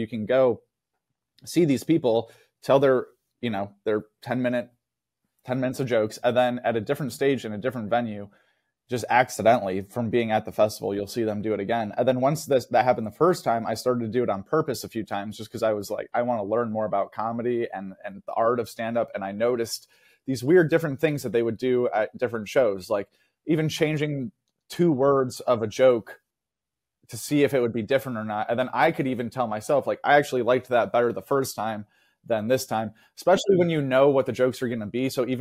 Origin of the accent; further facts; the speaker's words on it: United States; I know I'm American, but I'm still a sports fan.